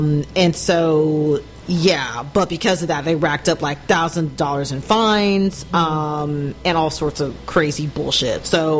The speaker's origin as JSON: {"language": "English", "region": "Texas", "country": "United States", "said": "But I mean, I will say this as a Texan, like I'm not saying that the state would ever go blue."}